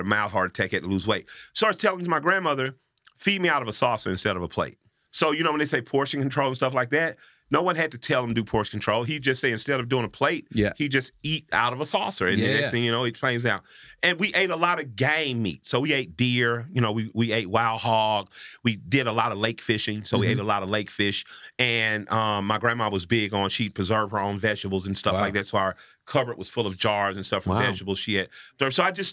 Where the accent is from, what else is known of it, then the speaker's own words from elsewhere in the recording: Atlanta, Georgia, United States; And I'm from Atlanta, home of Coca-Cola.